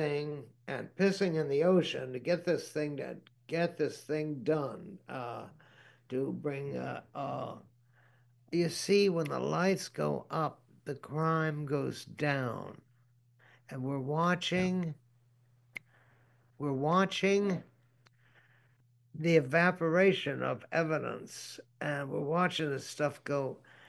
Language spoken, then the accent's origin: English; United States; I knew I went over there because I am, because I'm an American